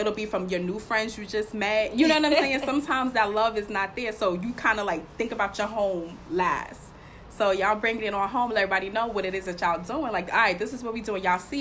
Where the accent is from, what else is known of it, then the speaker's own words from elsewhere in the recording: Long Island, New York, United States; growing up on Long Island, that's our mall.